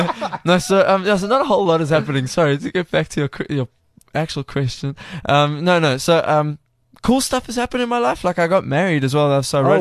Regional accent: Cape Town, Western Cape, South Africa; I'm from Cape Town

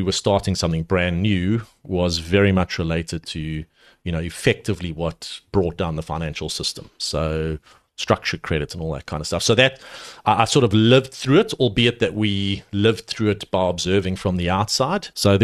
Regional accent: Edenvale, Gauteng, South Africa; I grew up in Johannesburg. I grew up in the Vale, in Edenvale, okay.

